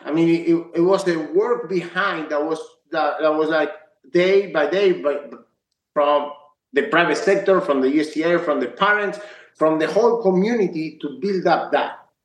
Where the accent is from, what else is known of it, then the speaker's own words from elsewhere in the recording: France; English is a second language; now in United States; And so in France was always, I grew up in France. So my vision was France, obviously smaller country.